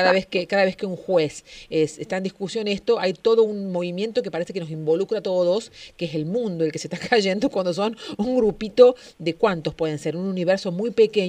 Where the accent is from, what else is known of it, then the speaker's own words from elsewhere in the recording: Córdoba, Argentina; yo como contribuyente cordobesa